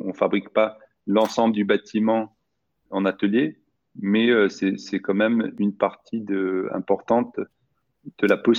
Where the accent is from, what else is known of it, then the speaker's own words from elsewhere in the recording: Sweden; Moi, j'ai grandi en Suède, donc j'ai beaucoup joué au